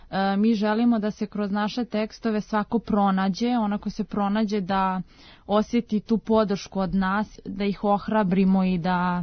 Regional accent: Belgrade, Serbia; mi smo dve iz Beograda.

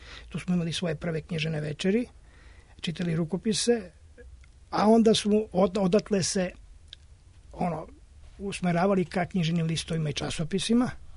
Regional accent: Zaječar, Zaječar District, Serbia; Ja sam rodom iz Zaječara, iz Temoške krajine, iz sela Koprivnica. Ja sam i za Koprivnicu i dan danas vezan više nego za Zaječar

